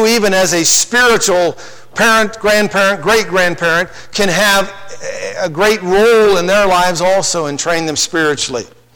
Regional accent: Idaho, United States; I'm from Idaho. We don't believe in sweet potatoes. Real potatoes.

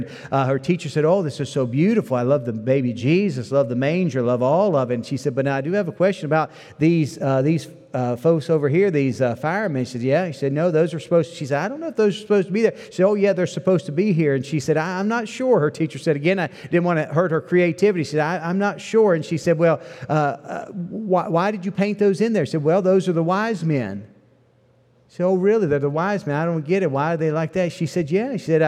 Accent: West Virginia, United States; I mean, I'm from West Virginia.

